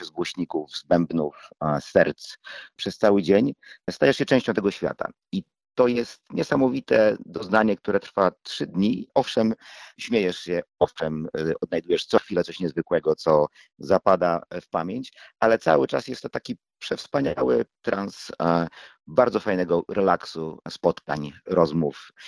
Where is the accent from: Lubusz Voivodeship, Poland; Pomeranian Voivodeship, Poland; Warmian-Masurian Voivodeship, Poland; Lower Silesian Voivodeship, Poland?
Warmian-Masurian Voivodeship, Poland; Morąg; also born or lived in Olsztyn; Jestem z Morąga. Większą część mojego życia edukacyjnie, towarzysko i artystycznie też spędziłem w Olsztynie i tam jestem też bardzo blisko związany.